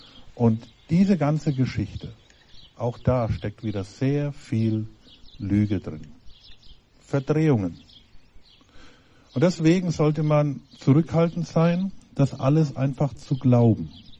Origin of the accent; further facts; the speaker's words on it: Bavaria, Germany; Es ist nur interessant, dass beispielsweise bei uns in Bayern ganz andere Regeln gelten als bei euch hier.